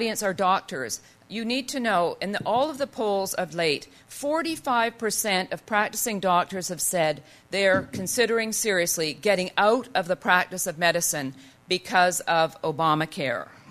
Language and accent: English; Canada; Now, I am from Canada